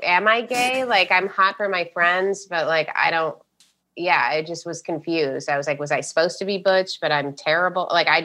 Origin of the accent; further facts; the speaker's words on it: Ohio, United States; I've always had like a sunny disposition and I am from Ohio